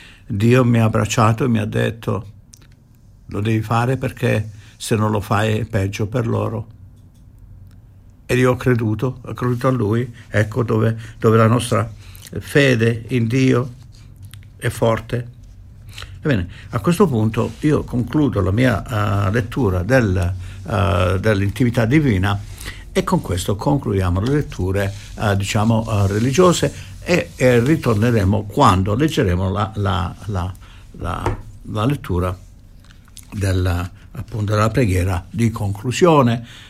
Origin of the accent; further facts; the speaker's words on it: Trani, Apulia, Italy; born there; Io invece sono nato a Trani, perciò tre pugliesi.